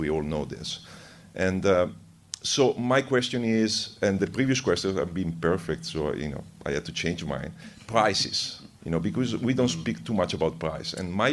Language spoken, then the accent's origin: English; Italy; English is a second language; I come from Italy, so I apologize for my English.